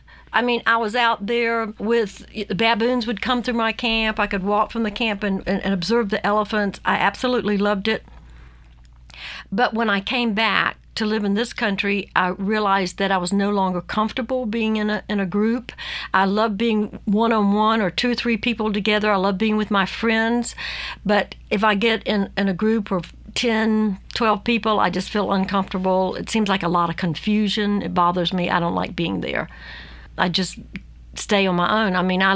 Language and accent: English; Georgia, United States; I grew up in South Georgia.